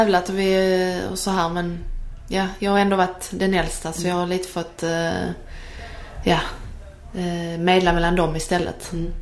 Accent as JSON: {"language": "Swedish", "town": "Harlösa", "region": "Skåne", "country": "Sweden", "tie": "born or raised there", "said": "Fram till jag var kanske 11 när vi flyttade ifrån Harlösa då. Och sen var det bara tjejfotboll efter det."}